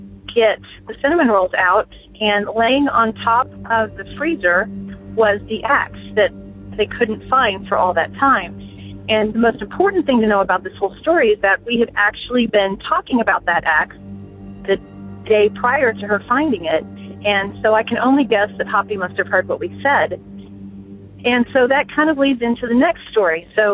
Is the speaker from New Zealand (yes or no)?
no; Houston, Texas, United States; I'm from Houston, Texas.